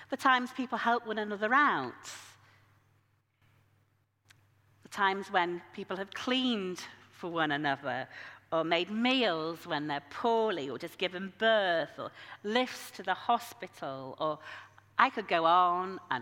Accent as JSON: {"language": "English", "region": "Yorkshire and the Humber", "country": "United Kingdom", "tie": "born or raised there", "said": "I grew up in Yorkshire, the place where God comes from."}